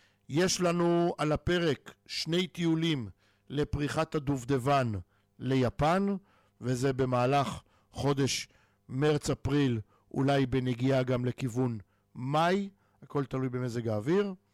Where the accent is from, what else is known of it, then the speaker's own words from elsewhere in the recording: Kfar Saba, Central District, Israel; אני יליד כפר סבא, אני תושב כפר סבא, אני מחלק את זמני בארץ ובחול